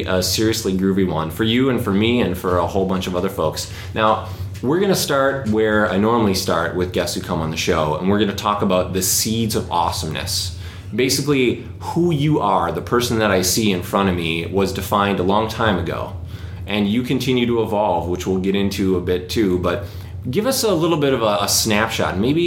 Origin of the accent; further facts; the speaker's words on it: St. Paul, Minnesota, United States; Jesse was born and raised in my hometown of St. Paul, Minnesota, and despite going to the same high school